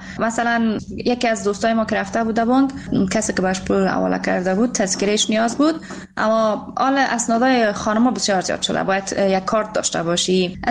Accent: Afghanistan; افتخار میکنم واقعا که من یک افغان هستم

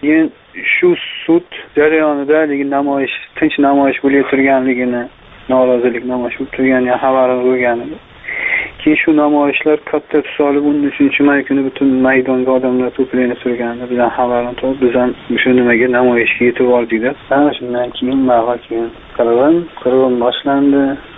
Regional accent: Andijan, Andijan Region, Uzbekistan; O'zimizdan bular. Andijonlikman.

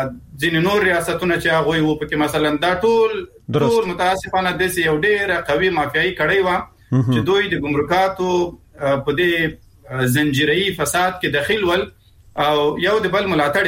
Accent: Afghanistan; زه شخصا د یو افغان په حیث دې ته خوشاله یم

